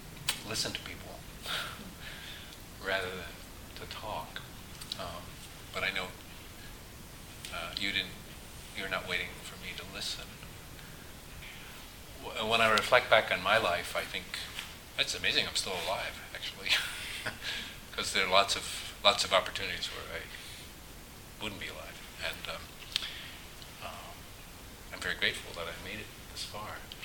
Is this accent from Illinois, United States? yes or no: no; New York City, New York, United States; born there; I was born in Brooklyn, New York in 1946. I went to Monroe Street School and blah, blah, blah.